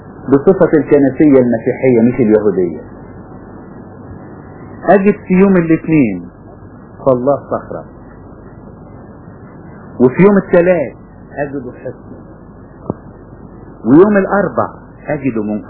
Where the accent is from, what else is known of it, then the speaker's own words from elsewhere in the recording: Egypt; لان لما بينزل سيول يمكن شفته لما نزل عندنا في مصر